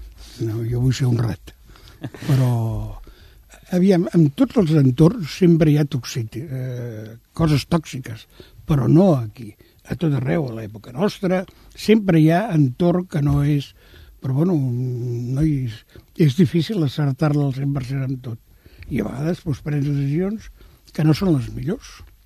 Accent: Catalonia, Spain; com a bon català, sempre volem el millor

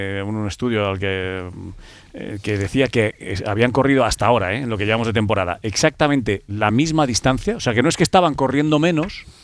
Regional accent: Valladolid, Castile and León, Spain; Sí, señor, en mi tierra

